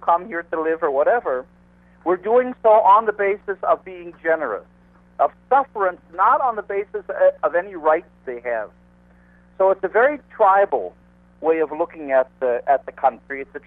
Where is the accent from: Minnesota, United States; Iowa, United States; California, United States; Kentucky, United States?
Minnesota, United States; moved away as an adult; now in Israel; Well, I grew up, as you can hear, not in Israel. I grew up in the States, in Minnesota. But I've been here for about 30 years now.